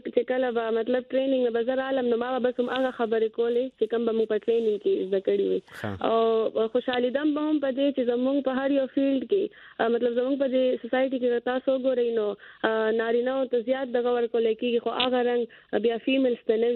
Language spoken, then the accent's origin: Pashto; Peshawar, Khyber Pakhtunkhwa, Pakistan; مونږ په پېښور کې چې دی تقریبا دا دریم نسل دی چې را لوی شولو